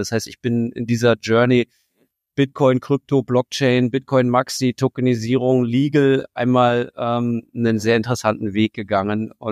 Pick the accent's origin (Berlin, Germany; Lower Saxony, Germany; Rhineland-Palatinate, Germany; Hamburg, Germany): Berlin, Germany; also born or lived in Potsdam, Germany; now in Kreuzlingen, Switzerland; ich bin fake-gebürtiger Berliner. Ich bin in Potsdam geboren, aber in und rund um Berlin groß geworden, aktuell in Kreuzlingen in der Schweiz.